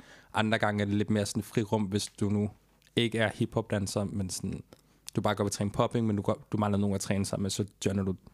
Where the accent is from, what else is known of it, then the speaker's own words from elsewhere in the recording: Frederikssund, Capital Region of Denmark, Denmark; now in Copenhagen, Denmark; Jeg er født og opvokset i Frederikssund. Det er livet fra Jægerspris, lidt nord for København.